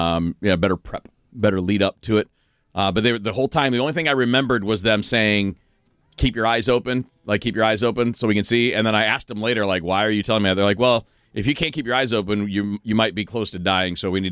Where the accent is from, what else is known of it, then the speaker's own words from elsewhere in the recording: Michigan, United States; it's obviously hot as hell and I'm from Michigan, so I'm not really used to that.